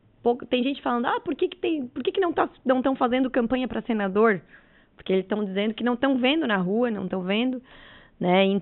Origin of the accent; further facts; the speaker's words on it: Santa Catarina, Brazil; eu tenho orgulho de ser catarinense, onde a gente vai.